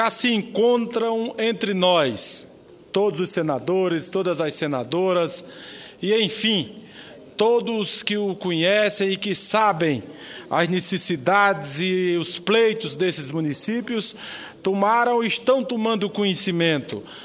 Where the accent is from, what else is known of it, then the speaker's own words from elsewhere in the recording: Paraíba, Brazil; Já como paraibano, tenho o dever e a obrigação